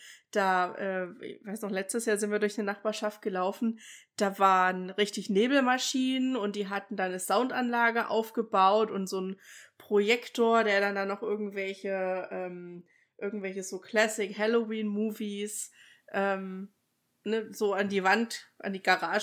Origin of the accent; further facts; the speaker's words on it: Germany; Weil ich finde, so als Deutscher hat man manchmal noch so eine, weiß ich, man macht halt so sein eigenes Ding draus.